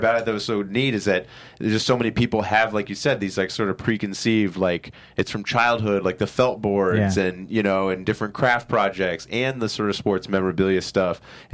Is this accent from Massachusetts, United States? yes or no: yes; Massachusetts, United States; I'm like being from Massachusetts and stuff, like everybody's got like fish on their wall